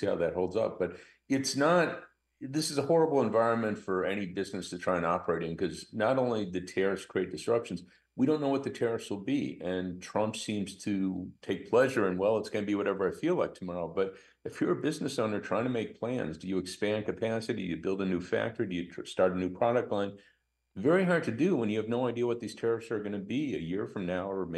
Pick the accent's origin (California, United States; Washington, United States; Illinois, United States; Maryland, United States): Illinois, United States; you know, I'm actually from Illinois. So, you know, Illinois trades with Wisconsin and Ohio.